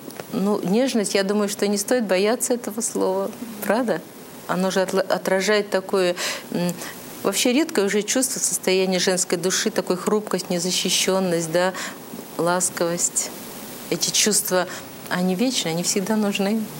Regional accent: Rodniki, Russia; это, значит, деревня, моя родная деревня, она раньше называлась Клепинина. Когда я была маленькая, она называлась Лягушина, а теперь она называется Родники.

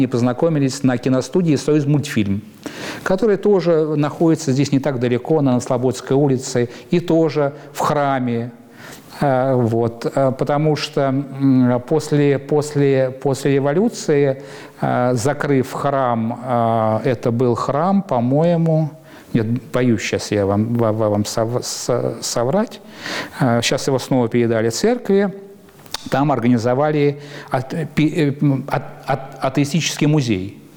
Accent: Moscow, Russia; я москвич, родился в Москве.

